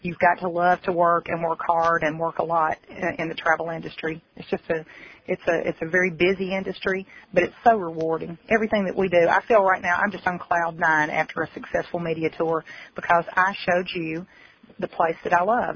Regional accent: Alabama, United States; also born or lived in Georgia / Florida; Well, I'm a little partial because I'm from Alabama. I've lived in … I've lived in Georgia.

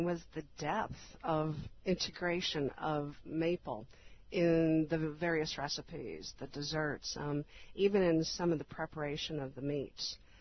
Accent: United States; I'm going to speak as an American on this

